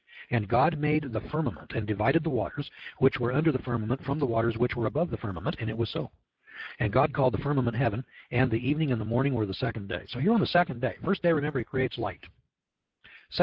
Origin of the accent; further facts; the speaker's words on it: United States; And I feel bad about that as an American.